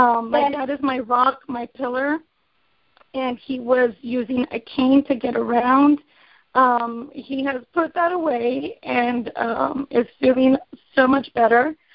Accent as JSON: {"language": "English", "town": "McAllen", "region": "Texas", "country": "United States", "said": "I'm from McAllen, Texas, about 60 miles north of the Mexico border, so south Texas."}